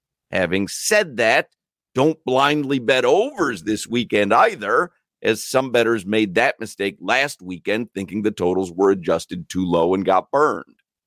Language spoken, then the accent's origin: English; Chicago, Illinois, United States; It's literally from the 80s, from me growing up in Chicago.